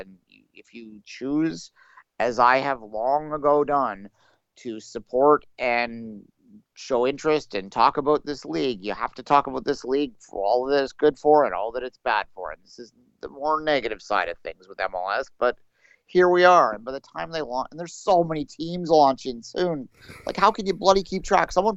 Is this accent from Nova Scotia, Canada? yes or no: no; Ontario, Canada; I grew up on Rochester TV. There's an ice cream shop. I think it's called Carvel's.